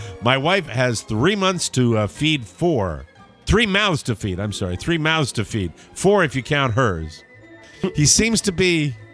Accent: Las Vegas, Nevada, United States; I was born and raised in Las Vegas. I have raised my own family there.

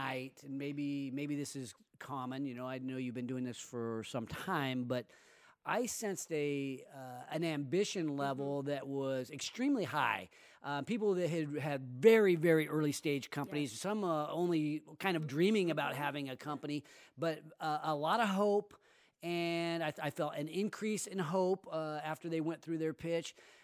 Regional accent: Roseville, California, United States; I grew up in Roseville. My dad owned a TV shop.

